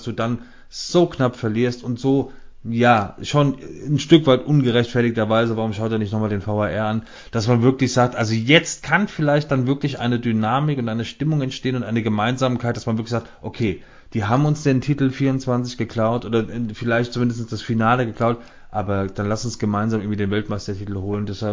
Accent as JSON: {"language": "German", "country": "Germany", "said": "man ist ja als Deutscher, hat man es ja immer so ein bisschen schwer mit der Vergangenheit"}